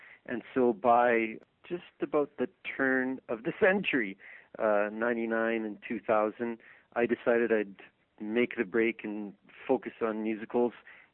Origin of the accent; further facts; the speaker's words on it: Ethelbert, Manitoba, Canada; I have hugely deep roots in Manitoba. I come from Ethelbert, which is north of Dauphin, which is like prime cabbage belt